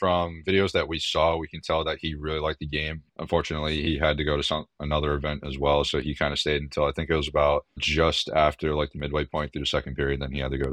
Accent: Connecticut, United States; I knew a lot about the ACHA, especially with growing up in Connecticut, being near a few ACHA programs themselves.

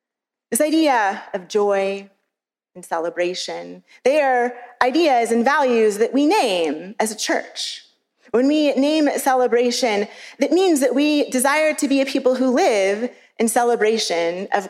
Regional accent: St. Louis, Missouri, United States; But I grew up in St. Louis.

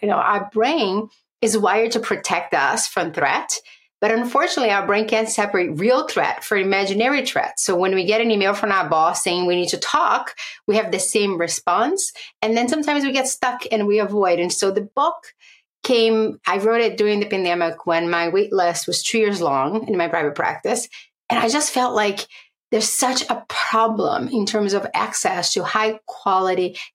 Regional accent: Brazil; I grew up in Brazil with a single mother.

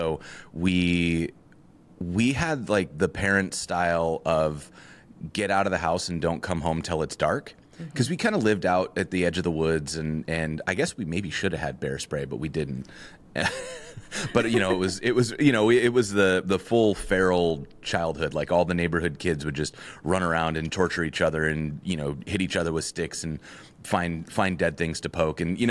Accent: Whitefish, Montana, United States; now in Portland, United States; I am from Montana. I lived in Montana until, let's see, when did I move? About 2010, 2011, I moved to Portland. Cool. And I grew up in Whitefish, which is a small town about an hour from the Canadian border.

